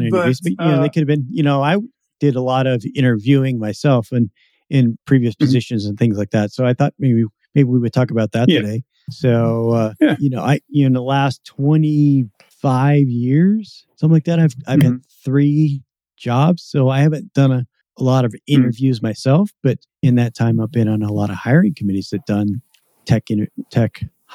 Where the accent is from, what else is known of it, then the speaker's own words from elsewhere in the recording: Washington, United States; I'm from the Seattle area as well, so I kind of understand that.